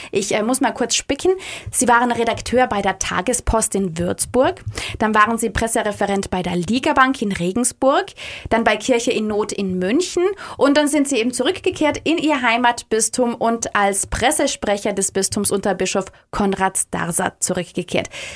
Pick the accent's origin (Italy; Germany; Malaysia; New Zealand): Italy; Trentino-Alto Adige; Ich bin in Südtirol aufgewachsen